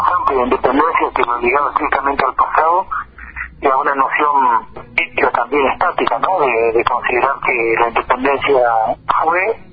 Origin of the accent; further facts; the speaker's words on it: Argentina; Como argentinos no supimos hacer un entramado de manera tal que no se nos llevaran el dinero